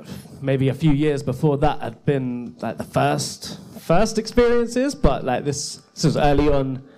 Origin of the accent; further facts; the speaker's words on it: Crawley, South East England, United Kingdom; born there; I am a musician from Crawley. I don't know if any of you know where Crawley is, but that's where I was born. It's right by Gatwick Airport.